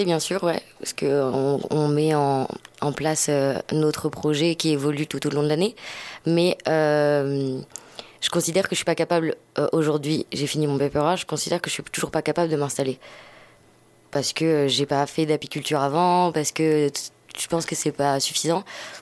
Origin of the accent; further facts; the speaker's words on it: Pays de la Loire, France; moved away as an adult; now in Lozère, France; je viens de Loire-Atlantique, entre Nantes et Rennes. J'ai fait des études à Rennes et je me suis retrouvée en Lozère par un pur hasard.